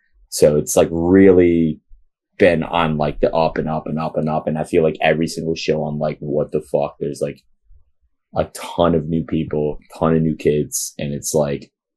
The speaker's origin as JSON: {"language": "English", "town": "Rochester", "region": "New York", "country": "United States", "tie": "born or raised there", "said": "Yeah, and like, I think the thing, like growing up in Rochester, I really, really was grateful for any show that I saw."}